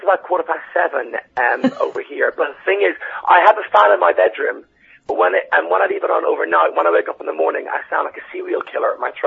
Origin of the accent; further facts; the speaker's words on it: Ireland; And being Irish and being number one was quite great as well.